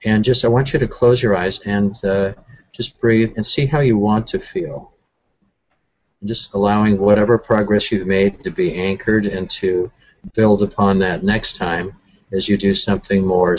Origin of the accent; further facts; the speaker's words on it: Minnesota, United States; I'm from Minnesota.